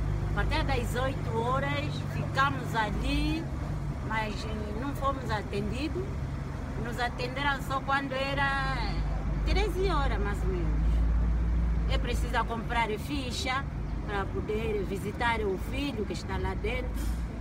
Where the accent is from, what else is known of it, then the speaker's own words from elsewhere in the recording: Angola; Nem aparece que somos angolanos. Não aparece que somos angolanos.